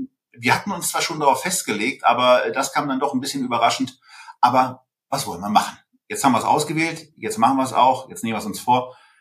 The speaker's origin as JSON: {"language": "German", "region": "Berlin", "country": "Germany", "said": "als Berliner"}